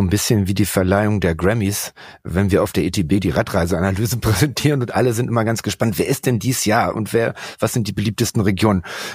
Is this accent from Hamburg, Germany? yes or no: no; Berlin, Germany; Nun komme ich aus Berlin